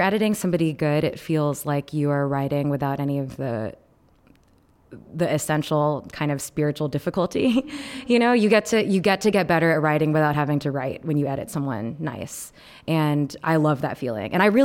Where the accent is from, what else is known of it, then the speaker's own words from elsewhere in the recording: Texas, United States; I grew up in Texas, in a 98% white zip code.